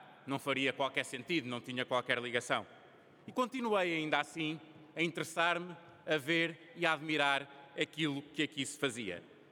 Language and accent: Portuguese; São João da Madeira, Aveiro, Portugal; aos eleitores da minha terra, de São João da Madeira